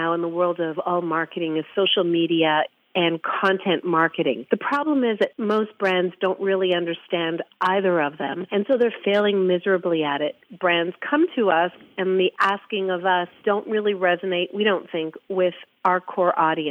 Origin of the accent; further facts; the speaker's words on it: Canada; Why Canadian? Because we are Canadian. We're not American.